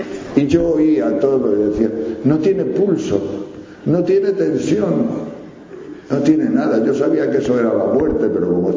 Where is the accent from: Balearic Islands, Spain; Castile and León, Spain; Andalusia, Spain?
Castile and León, Spain; Palencia; Mi pueblo, o sea, Palencia es una ciudad del norte de España, que está a 245 kilómetros de Madrid.